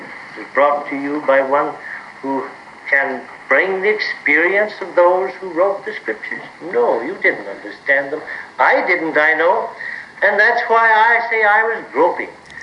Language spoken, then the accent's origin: English; Missouri, United States; And I had to be shown, because I'm from Missouri, you know.